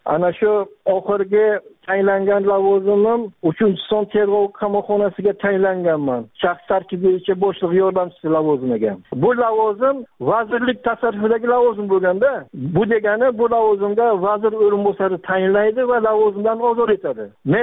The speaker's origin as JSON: {"language": "Uzbek", "town": "Kogon", "region": "Bukhara Region", "country": "Uzbekistan", "said": "1969 yil 26 yanvarda tug'ilganman. Oilalikman. Buxoro viloyati Kogon tumanidan. Geofiziklar mahalla fuqarolar yig'ini Sharq ko'chasi 28-uyda."}